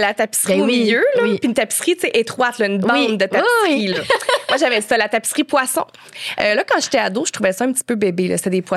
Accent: Quebec City, Quebec, Canada; Tu sais, je venais de Québec, je montais à Montréal

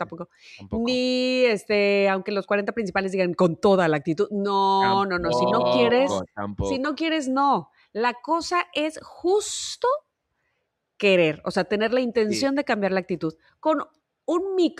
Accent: Monterrey, Nuevo León, Mexico; O sea, yo vengo de Monterrey

